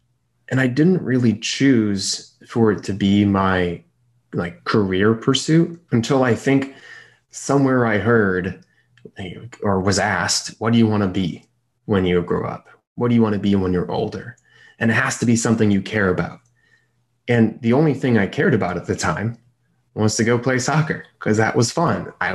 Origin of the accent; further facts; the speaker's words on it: Chicago, Illinois, United States; He wasn't from the U.S. I was born and raised in Chicago, or near Chicago, but played soccer pretty much my whole youth.